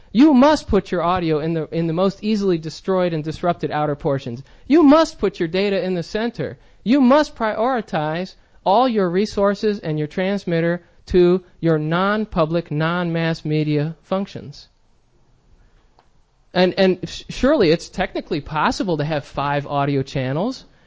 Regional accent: Florida, United States; of course, I remember Miami and New York because I live over there and I grew up in South Florida.

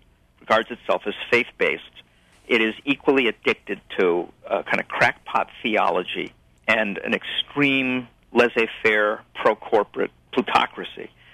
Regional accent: Chicago, Illinois, United States; I'm from Chicago. I know full well what Democrats can do. Nobody has to lecture me on that. I've watched Mayor Daley operate my whole childhood and adolescence

